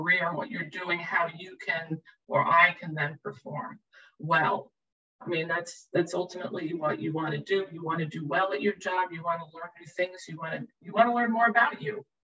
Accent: New York City, New York, United States; it's one of the things I have loved about being a New Yorker. I've lived in Manhattan and close to Manhattan for my whole life, and the city.

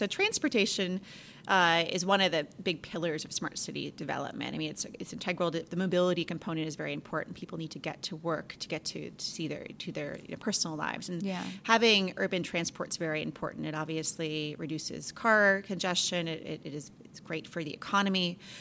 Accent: Boston, Massachusetts, United States; I call them rotary, I'm from Boston, or a traffic circle.

